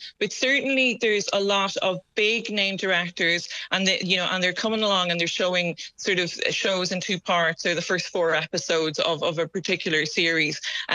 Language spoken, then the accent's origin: English; Ireland; you do feel as an Irish person sitting there going, you can't have that. That's ours.